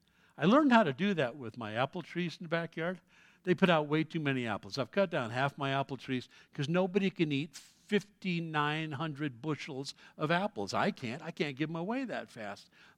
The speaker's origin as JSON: {"language": "English", "country": "United States", "said": "I'm American, I have to."}